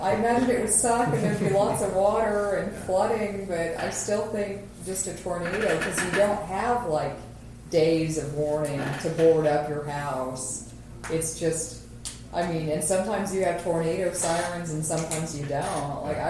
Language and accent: English; Kansas, United States; I mean, growing up in Kansas, it's pretty much a terrible thing to be afraid of.